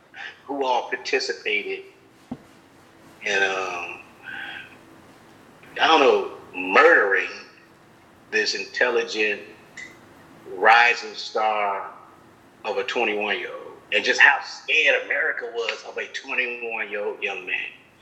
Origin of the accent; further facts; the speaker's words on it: Chicago, Illinois, United States; And I'm from Chicago. That's the reason why I got into the movie.